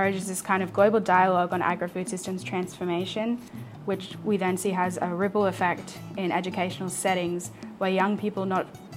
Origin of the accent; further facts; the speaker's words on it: Australia; I'm from Australia and I'm an intern